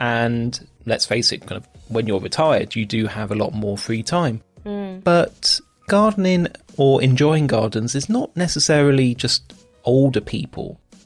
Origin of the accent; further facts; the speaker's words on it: London, United Kingdom; the house where I grew up in London.